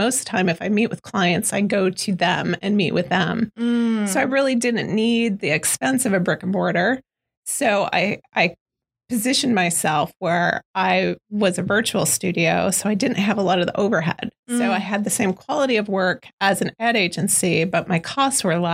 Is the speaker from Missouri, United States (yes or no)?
yes; Kansas City, Missouri, United States; so I came from Kansas City, which a lot of people don't know is a very big creative hub.